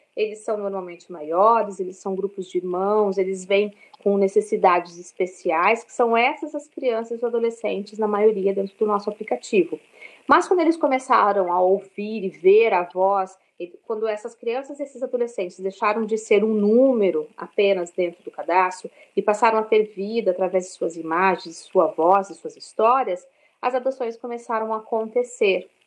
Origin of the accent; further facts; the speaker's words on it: Paraná, Brazil; Eu moro em Curitiba, sou paranaense.